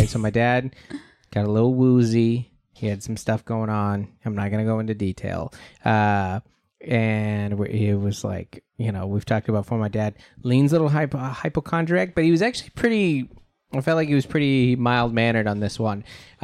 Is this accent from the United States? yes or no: yes; Federal Way, Washington, United States; The funniest, that was the classic growing up in Federal Way.